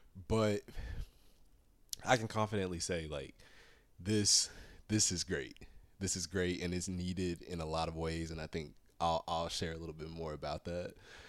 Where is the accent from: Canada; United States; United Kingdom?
United States; the South; I'm Southern, you know, I grew up in the South, so I grew up listening to country.